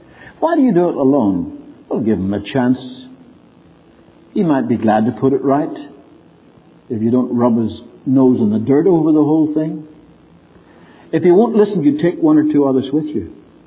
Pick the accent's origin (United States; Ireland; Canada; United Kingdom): Ireland; Now, I'm Irish. What are the Irish noted for? Good humor and bad temper.